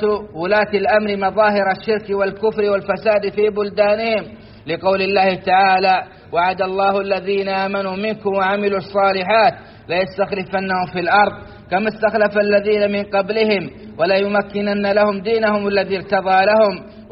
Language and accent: Arabic; Saudi Arabia; أن بلادنا السعودية حرسها الله تعيش أرقى أنواع الأمن